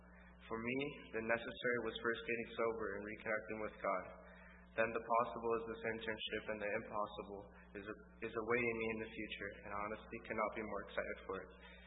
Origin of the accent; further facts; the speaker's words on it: Calgary, Alberta, Canada; I'm here to speak on my journey as a recovering adolescent. I grew up in Calgary with my 4 siblings and our mother.